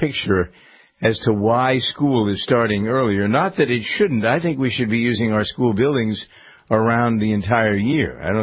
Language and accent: English; Framingham, Massachusetts, United States; I'm involved in this development here in my hometown of Framingham